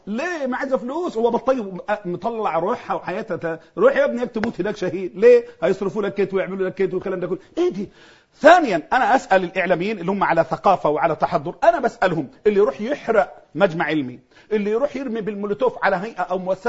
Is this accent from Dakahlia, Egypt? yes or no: yes; Mansoura, Dakahlia, Egypt; انا اعرف ولد من المنصورة من عندنا